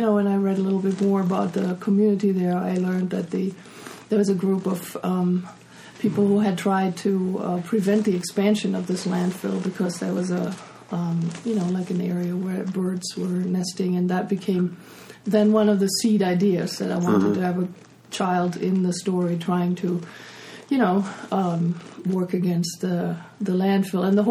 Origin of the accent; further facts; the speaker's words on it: Germany; And I grew up in Germany, as I said, where we recycle most of our garbage.